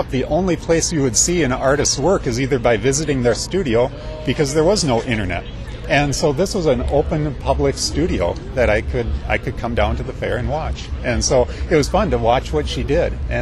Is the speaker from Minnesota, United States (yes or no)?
yes; Sauk Centre, Minnesota, United States; now in Litchfield, United States; my hometown is Sauk Center. And so that's where I grew up. And then after college, I got my first job in Litchfield, and I just kind of put down roots in Litchfield.